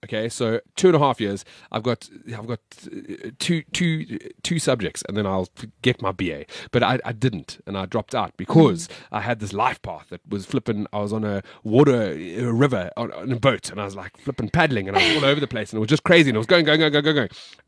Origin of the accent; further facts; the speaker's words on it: South Africa; And I'm South African. Like I am South African. Fully.